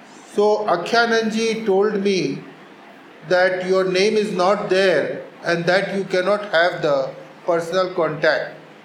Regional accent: Patna, Bihar, India; I am from Patna.

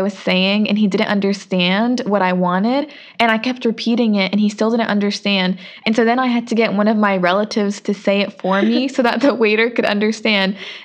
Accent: United States; But then we were both born and raised in the United States, obviously a non-Muslim country.

